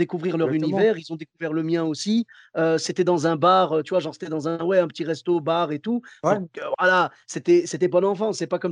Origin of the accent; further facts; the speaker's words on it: Bordeaux, Nouvelle-Aquitaine, France; Oui, voilà, ben moi comme je venais de Bordeaux